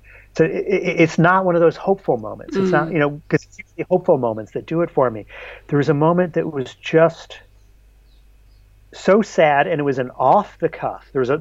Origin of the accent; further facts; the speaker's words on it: New York, United States; And of course, I'm a New Yorker.